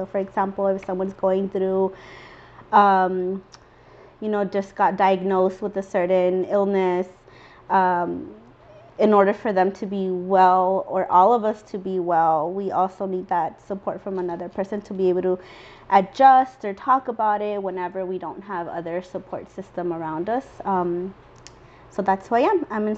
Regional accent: Los Angeles, California, United States; I am from South LA, but my roots are from Puebla, Mexico.

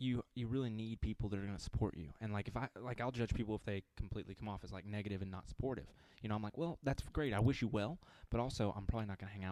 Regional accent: the South, United States; I grew up here in the South.

